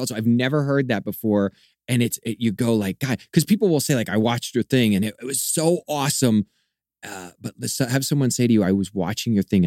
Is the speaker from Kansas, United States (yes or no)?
yes; Kansas, United States; I grew up in Kansas, and this is so obsessed with all things horror once I got the bug.